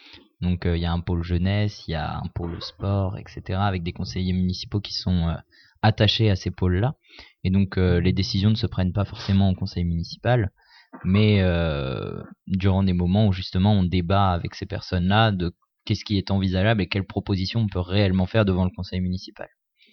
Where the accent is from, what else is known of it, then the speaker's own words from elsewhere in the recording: Chambray, Centre-Val de Loire, France; Alors, j'ai grandi à Chambray.